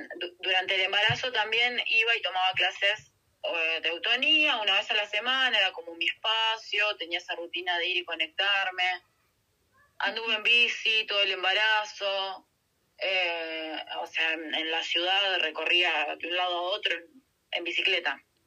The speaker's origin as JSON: {"language": "Spanish", "town": "Junín", "region": "Buenos Aires Province", "country": "Argentina", "tie": "born or raised there", "lives_now": "Jujuy, Argentina", "said": "Yo soy de una provincia de Argentina que se llama Provincia de Buenos Aires. Ahí hay una ciudad que se llama Junín. Yo nací ahí, me crié ahí. Pero hace bastante tiempo me vine a vivir al norte de la Argentina, una provincia que se llama Jujuy"}